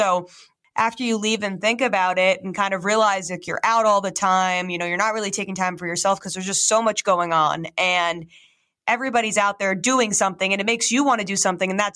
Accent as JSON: {"language": "English", "region": "New Jersey", "country": "United States", "said": "And I'm from New Jersey originally. So, I mean, I had gone away to college, but it was still on the East Coast."}